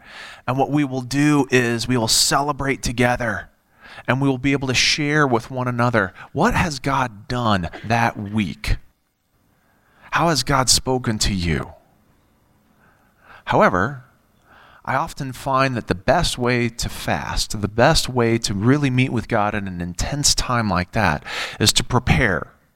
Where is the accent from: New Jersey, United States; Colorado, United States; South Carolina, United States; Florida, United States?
Colorado, United States; Colorado Springs; We moved to the great state of Colorado in 1978 in Colorado Springs, and I spent 26 years growing up in Colorado.